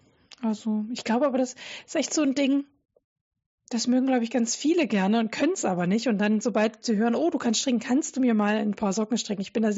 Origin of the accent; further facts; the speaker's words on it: Dresden, Saxony, Germany; Und ich komme ja ursprünglich aus Dresden. Und meine Kindheit war noch so Ausläufer DDR geprägt